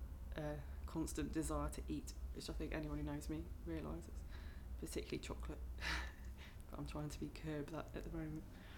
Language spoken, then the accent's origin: English; Cardiff, Wales, United Kingdom; accent: Welsh; moved away as an adult; also born or lived in Merthyr; I was born in Merthyr in Wales, and then I grew up near Cardiff, and was there until I went to university, and then went to University of Manchester. But where I grew up was kind of near the beach, the sea